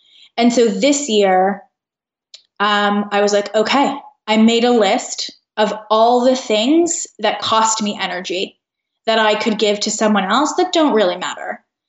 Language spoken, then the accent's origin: English; Canada; Yeah, I'm Canadian.